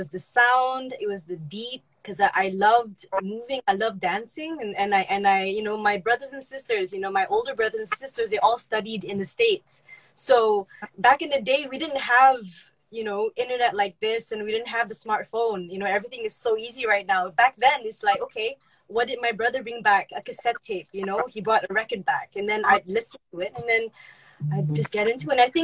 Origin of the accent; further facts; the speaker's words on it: Kuala Lumpur, Malaysia; I'm from Kuala Lumpur, Malaysia, and I'm a former artist from Malaysia.